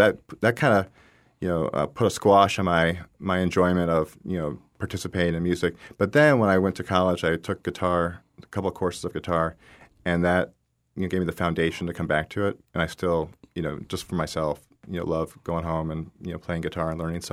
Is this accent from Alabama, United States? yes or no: yes; Alabama, United States; So, you know, when I was also growing up in Alabama, we went to church quite a lot, to Lutheran church.